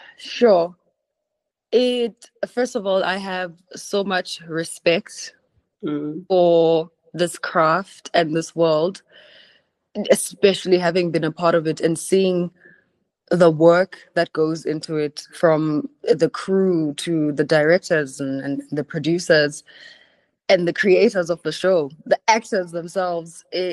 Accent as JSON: {"language": "English", "country": "South Africa", "said": "as a South African"}